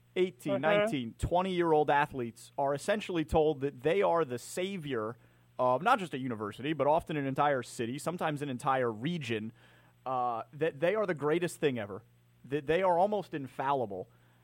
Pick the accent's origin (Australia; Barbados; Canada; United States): United States; Northeast; I'm always interested in the culture of college football because I'm from the Northeast, where big-time college football doesn't really exist.